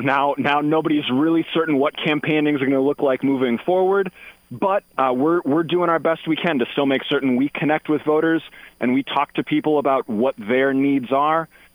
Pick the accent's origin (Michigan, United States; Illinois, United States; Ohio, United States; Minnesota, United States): Minnesota, United States; Apple Valley; So I was born and raised in Minnesota, just south of the Twin Cities in the kind of Apple Valley, Farmington area.